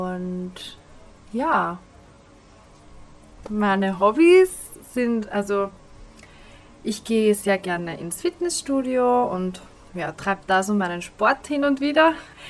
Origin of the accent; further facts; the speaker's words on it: Lower Austria, Austria; now in Vienna, Austria; Ich komme aus Österreich und wohne derzeit im schönen Wien, komme aber eigentlich ursprünglich aus Niederösterreich. Das ist das Bundesland rund um Wien und lebe da, oder meine Eltern leben da in der Nähe von der tschechischen Grenze. Und genau, ich bin 25 Jahre alt